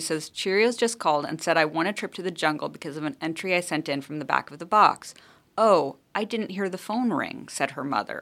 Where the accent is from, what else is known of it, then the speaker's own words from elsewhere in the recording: Missoula, Montana, United States; So I grew up in Missoula, Montana, and I think it's a town that is somewhat of a cousin to Iowa City in the sense that it's a college town that is full of writers.